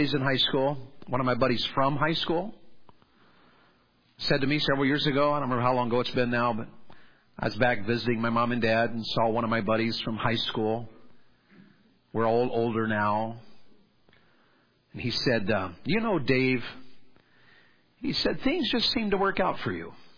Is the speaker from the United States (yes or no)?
yes; the South, United States; And because I'm from the South, and went to this camp meeting, I heard this preacher preach about Abraham.